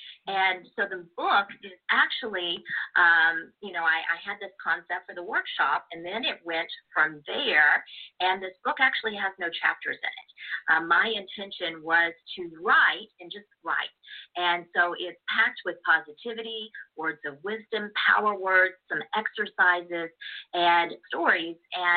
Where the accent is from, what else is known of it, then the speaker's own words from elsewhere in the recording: Oklahoma, United States; Well, in my world, shall we say, you know, I'm from Oklahoma